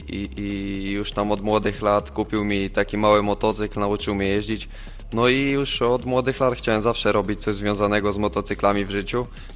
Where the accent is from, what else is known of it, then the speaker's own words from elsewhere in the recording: Nietkowice, Lubusz Voivodeship, Poland; Przyjechałem z Nietkowic. Mieszkam tam od urodzenia. 40 km od Zielonej Góry